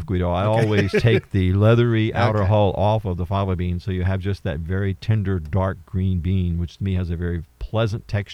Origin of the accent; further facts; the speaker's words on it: Virginia, United States; unlike where I grew up in Virginia, where you can get down to zero and below.